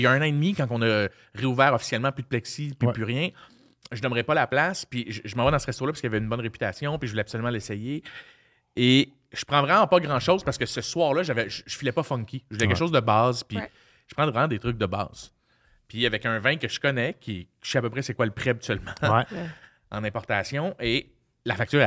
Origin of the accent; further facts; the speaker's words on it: Repentigny, Quebec, Canada; je viens de Repentigny, c'est pas une place qui avait des grands restaurants.